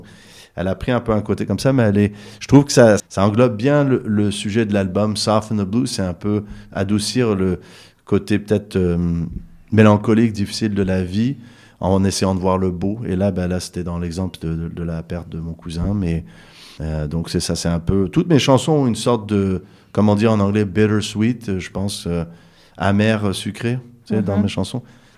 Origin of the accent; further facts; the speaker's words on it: Gap, Provence-Alpes-Côte d'Azur, France; born there; also born or lived in Canada; je suis un peu de partout. Je suis né en France, à Gap, mais sans être vraiment... Comme je dis souvent, j'ai été élevé français, mais pas vécu longtemps en France, 2 ans. J'ai vécu au Canada parce que mon père est canadien-anglais